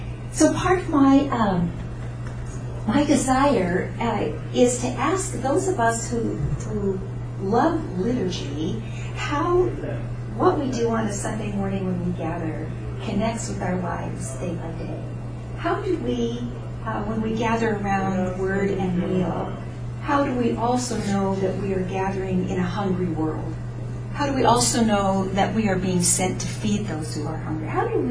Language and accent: English; Washington, United States; This is a conversation in my home, or a congregation in my home state, Washington State